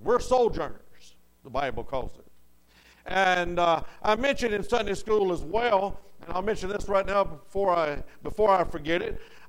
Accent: Pensacola, Florida, United States; And we're from Pensacola, Florida. We come out of Seminole Baptist Church in Seminole, Alabama, right across the line there of Florida and Alabama.

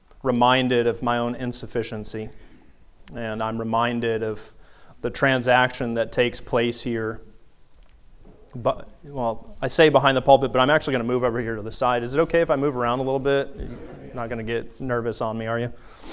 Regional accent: Pensacola, Florida, United States; and then we moved down to Pensacola when I was four, almost five, and that's where I grew up.

